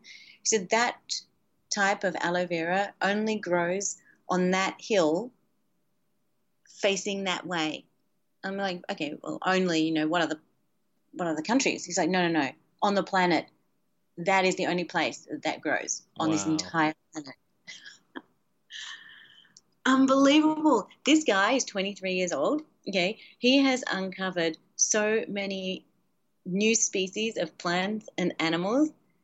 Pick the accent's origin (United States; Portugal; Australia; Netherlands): Australia; And I chose Australia very deliberately, not only because I am Australian